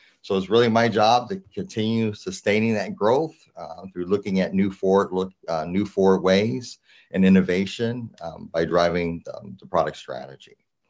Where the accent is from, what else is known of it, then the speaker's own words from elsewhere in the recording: St. Louis, Missouri, United States; now in Texas, United States; So I am from St. Louis. I'm from the Midwest. So used to the cold. I'm in Texas right now. So it's a fairly cold, but it's still not to the level of where I'm from in St. Louis.